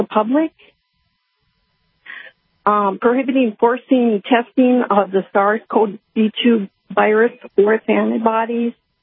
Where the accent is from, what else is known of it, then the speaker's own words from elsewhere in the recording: Bismarck, North Dakota, United States; I am from Bismarck, a lifelong resident